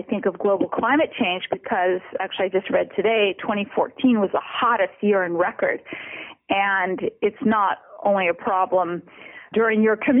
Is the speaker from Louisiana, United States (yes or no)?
no; California, United States; because growing up in California, I wasn't familiar with farmers growing rice.